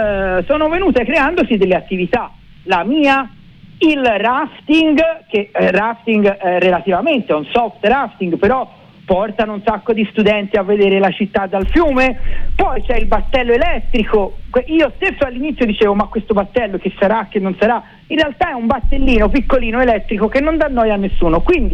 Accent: Florence, Tuscany, Italy; Noi siamo fiorentini, noi...

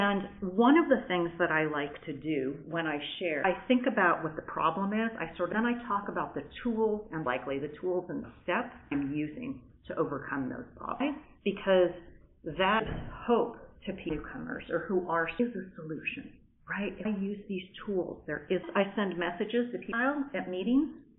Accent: Montreal, Quebec, Canada; I'm from Montreal, but I'm involved in the Ottawa District Group

